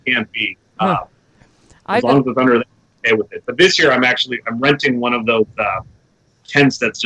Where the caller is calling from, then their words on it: Orlando, Florida, United States; Sunny Orlando, Florida.